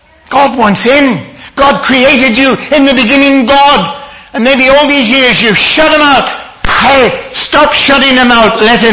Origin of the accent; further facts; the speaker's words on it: Ireland; When I was growing up in Ireland on the farm, a small farm, you know